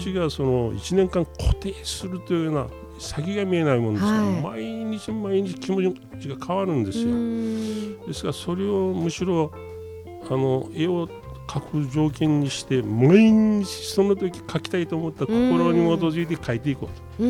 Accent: Fukuoka, Japan; born there; moved away as an adult; 私はね、はい、生まれは九州福岡県なんですよ。

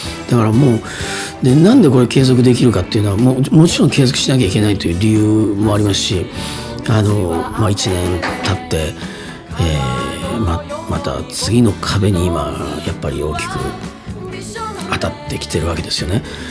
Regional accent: Hiroshima, Japan; 僕は広島出身なんですね。

